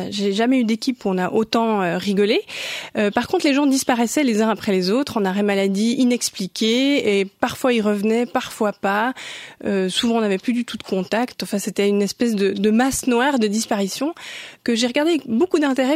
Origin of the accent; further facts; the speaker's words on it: Romandy, Switzerland; comme je suis bilingue, j'ai grandi en Suisse romande, mais je parle suisse-allemand avec mes parents.